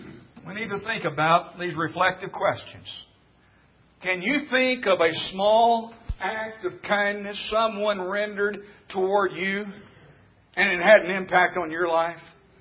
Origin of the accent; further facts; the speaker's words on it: Midland, Arkansas, United States; I grew up in Midland, Arkansas, population 300. When I grew up there, my mother was taking me to this small congregation in Midland.